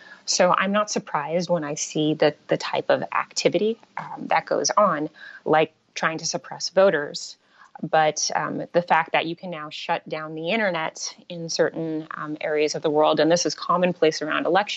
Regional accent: United States; I personally, as an American, am very concerned about the U.S. elections

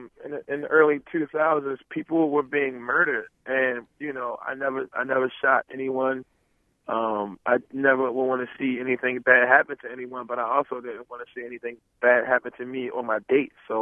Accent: Baltimore, Maryland, United States; Well, as a child growing up in East Baltimore, there was numerous locations around my own neighborhood where you could get a gun from.

